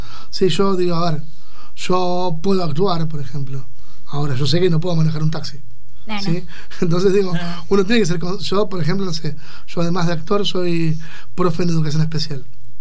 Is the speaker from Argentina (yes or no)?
yes; Mar del Plata, Buenos Aires Province, Argentina; yo no fui a Mar del Plata, yo soy de Mar del Plata